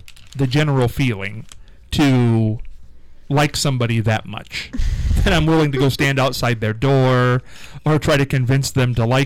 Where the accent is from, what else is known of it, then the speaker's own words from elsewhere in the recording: Ohio, United States; I'm right here in Ohio.